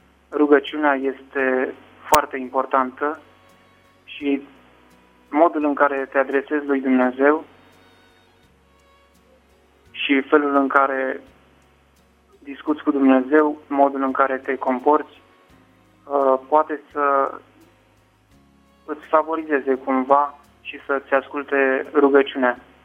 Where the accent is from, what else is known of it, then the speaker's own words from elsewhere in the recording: Giurgiu, Giurgiu County, Romania; în cadrul bisericii din Giurgiu, de unde sunt eu